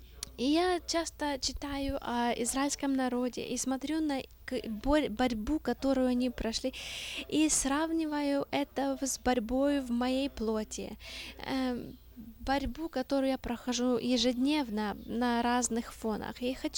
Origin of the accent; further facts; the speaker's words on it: England, United Kingdom; Russian is a second language; Когда я рос в Англии, мы жили в месте, называется Pickers Street.